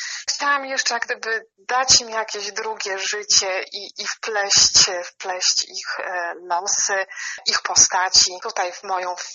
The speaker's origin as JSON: {"language": "Polish", "town": "Biała Podlaska", "region": "Lublin Voivodeship", "country": "Poland", "tie": "born or raised there", "said": "Tak, od urodzenia mieszkam w Białej Podlaskiej."}